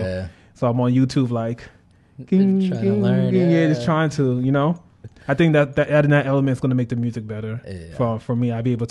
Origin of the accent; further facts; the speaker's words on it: New York, United States; now in Tampa, United States; No, I'm from New York.